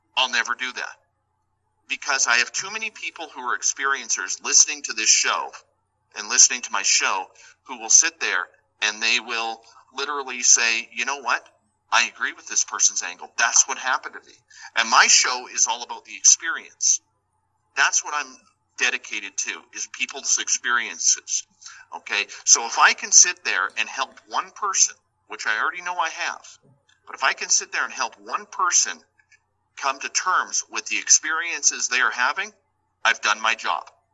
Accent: Canada; And I kind of laughed, and because I mean, us being Canadian, we're kind of humble people

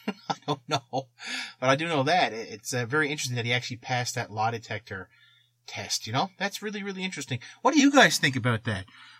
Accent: Eastern Canada, Canada; mainly because I'm from Eastern Canada.

